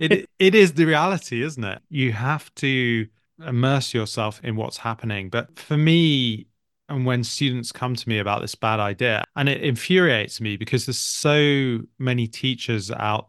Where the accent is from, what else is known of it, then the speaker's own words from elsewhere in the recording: United Kingdom; As British people, we consistently say we're really bad at French, don't we?